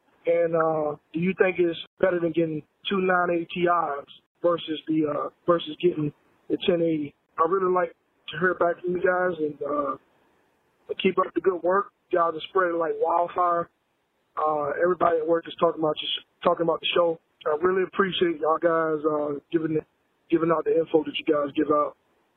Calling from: Atlanta, Georgia, United States; I was calling from Atlanta, Georgia.

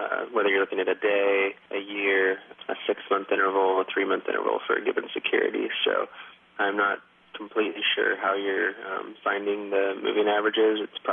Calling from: San Diego, California, United States; I'm calling from San Diego

